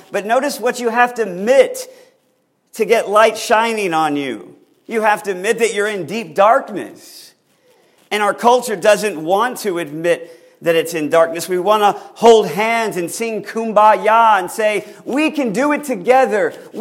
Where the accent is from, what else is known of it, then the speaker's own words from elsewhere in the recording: Washington, District of Columbia, United States; and I'm from Washington, D.C., don't hold it against me, and the whole capital area, the region is just lit up during Christmas time.